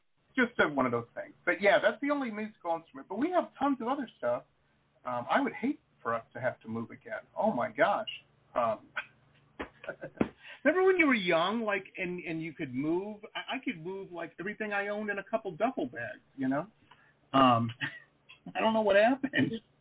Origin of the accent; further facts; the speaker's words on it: Detroit, Michigan, United States; Well, I tell you, I grew up in Detroit.